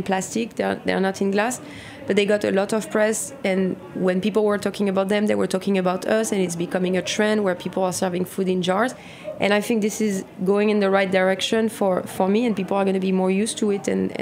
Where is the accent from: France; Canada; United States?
France; English is a second language; growing up in France